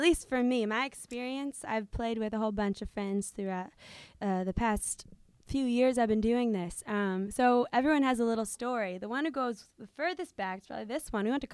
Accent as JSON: {"language": "English", "town": "Somerset", "region": "New Jersey", "country": "United States", "tie": "born there", "said": "I was born in Somerset, New Jersey, which is 45 minutes"}